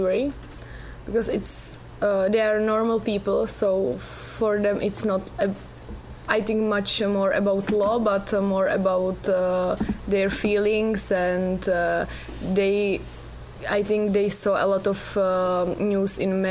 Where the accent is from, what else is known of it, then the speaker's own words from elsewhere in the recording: Brno, South Moravian Region, Czechia; English is a second language; Yeah, from Czech Republic, from Brno.